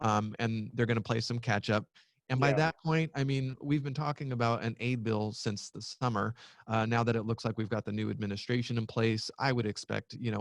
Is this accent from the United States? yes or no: yes; Boston, Massachusetts, United States; So apparently I'm from Boston, but it's really, really hot.